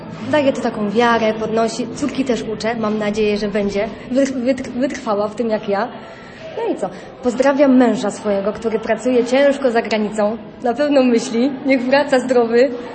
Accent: Słupno, Masovian Voivodeship, Poland; jestem ze Słupna.

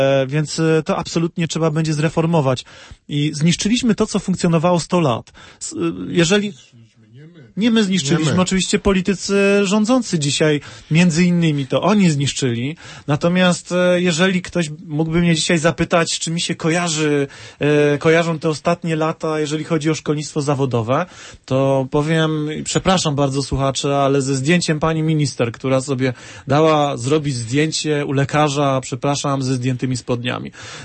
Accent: Silesian Voivodeship, Poland; no ja jestem ze Śląska

